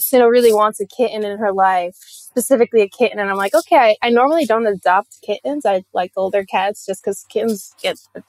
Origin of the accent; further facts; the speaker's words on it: Puerto Rico; No, not at all. I'm from Puerto Rico.